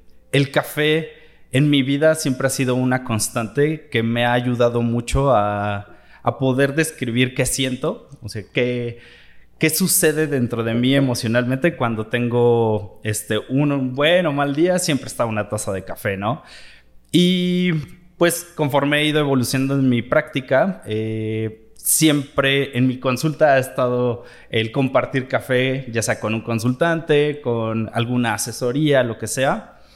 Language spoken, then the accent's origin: Spanish; Querétaro, Mexico; born there; Mi origen, yo nací en Querétaro